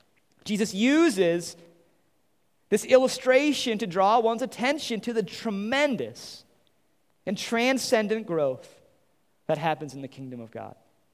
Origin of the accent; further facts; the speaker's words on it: Wisconsin, United States; I grew up near La Crosse, and there's a ski hill called Mount La Crosse